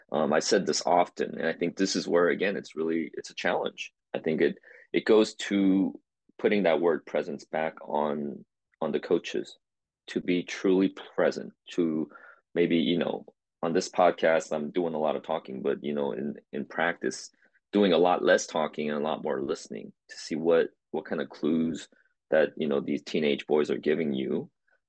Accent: Springfield, Oregon, United States; moved away as an adult; I grew up in Springfield High School, where the socioeconomic status is, closer to those, school in the lower end of the, economic, disparities.

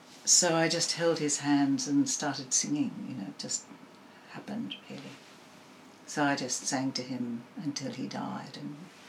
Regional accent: New South Wales, Australia; My cultural background and religious background are interconnected. I came from very conservative country people in southern New South Wales. We were Church of England.

